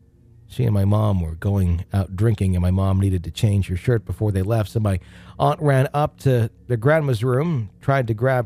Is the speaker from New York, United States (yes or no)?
yes; New York, United States; moved away; When I had the dream, we were already living in Florida, but the dream took place in the house I grew up in on Long Island.